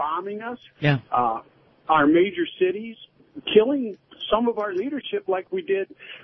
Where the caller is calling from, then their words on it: Trenton, New Jersey, United States; I'm calling from Trenton.